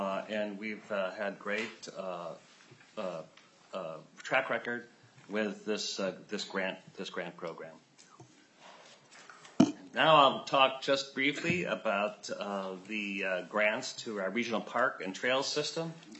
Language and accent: English; Minnesota, United States; So it makes you feel really good about being a Minnesotan.